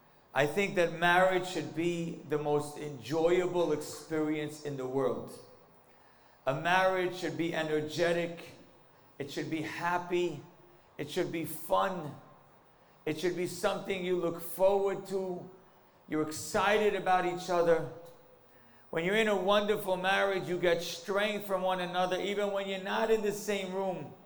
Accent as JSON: {"language": "English", "region": "New York", "country": "United States", "said": "I am from New York, I'm from Brooklyn, New York, and I'm also from the same community."}